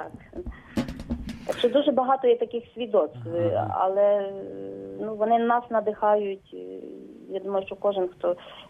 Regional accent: Zinkiv, Poltava Oblast, Ukraine; тому що я походжу з Зіньківця.

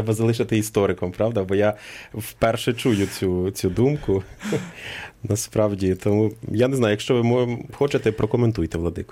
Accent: Vinnytsia Oblast, Ukraine; я багато чув від парафіян з Шаргорода, я там близенько звідти родом.

